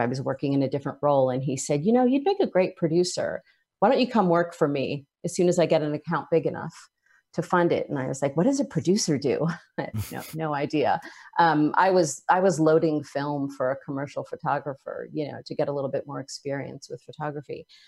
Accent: New Jersey, United States; I grew up in Jersey.

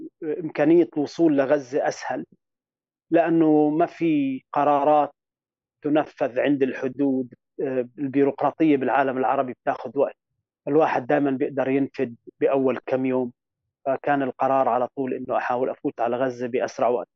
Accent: Kuwait; moved away as an adult; also born or lived in Scotland / Beirut; now in United Kingdom; أنا ولدت بالكويت وقضيت معظم الدراسة المدرسية بالكويت، وبعد التوجيهية انتقلت لبريطانيا، درست طب بسكوتلندا، وبقيت ببريطانيا لحد سنة 2011.

